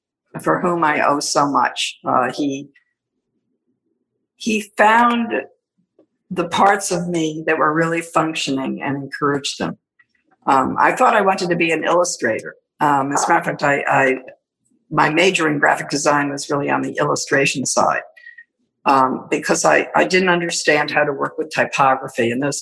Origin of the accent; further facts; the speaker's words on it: Silver Spring, Maryland, United States; also born or lived in Washington, D.C. / Falls Church, Virginia; I was born in Washington, D.C. My father worked for the government. I lived until I was seven in Falls Church, Virginia. And then we moved to Silver Spring, Maryland